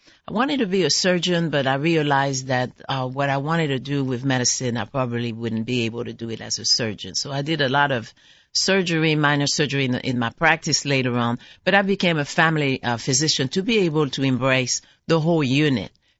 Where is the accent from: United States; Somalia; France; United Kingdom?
France; I grew up in France, and my mother is a farmer.